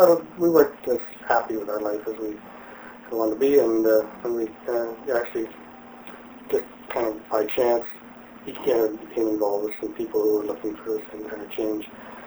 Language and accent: English; Alberta, Canada; No, I was raised in Alberta.